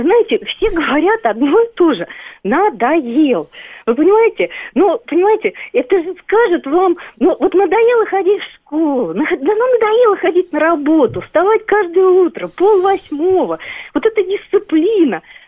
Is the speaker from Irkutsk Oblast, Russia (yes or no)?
no; Moscow, Russia; Я гражданка России, я москвичка, уже тут, да, давным-давно, не в первом поколении.